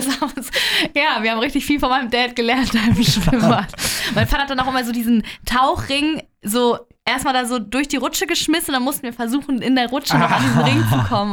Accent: Hamburg, Germany; ich bin ja in Eimsbüttel zur Schule gegangen

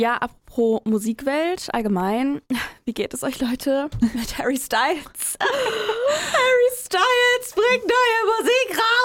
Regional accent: Germany; wir als Deutsche

